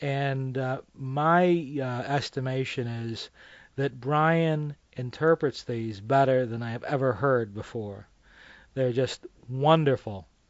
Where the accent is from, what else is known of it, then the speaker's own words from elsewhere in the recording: United States; And I know I'm going to mess up his name because I am so American.